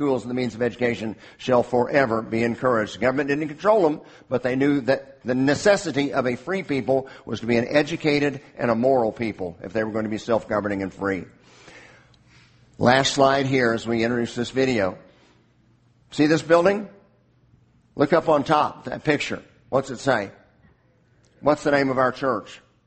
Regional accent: Edmond, Oklahoma, United States; You know, in my days growing up in Oklahoma, in Edmond High School, you had pickup trucks in the parking lot

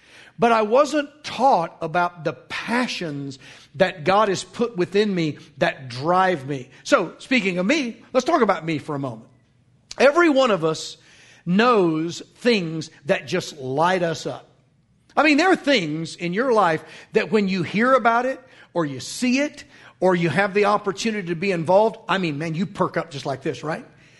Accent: Fort Smith, Arkansas, United States; I grew up in the Fort Smith, Arkansas area, where Hanging Judge Isaac Parker had his courtroom.

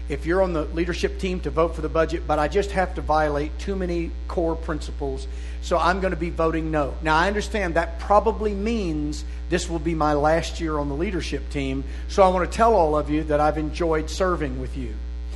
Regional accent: Arkansas, United States; I mean, I grew up in Arkansas. You can call Van Buren Little Rock, but it ain't the same.

